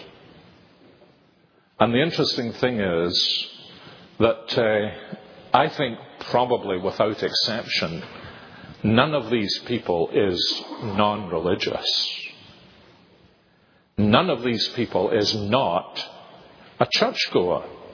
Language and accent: English; Scotland, United Kingdom; Now, of course, we're Scottish